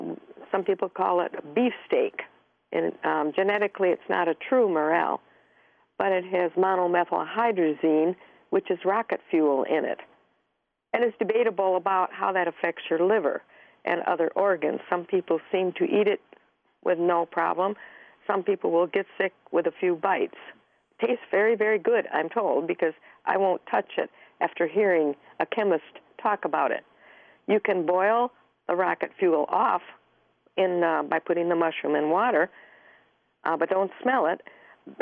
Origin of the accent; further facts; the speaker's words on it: Flint, Michigan, United States; And then when I was a little girl, I grew up in Genesee County in Flint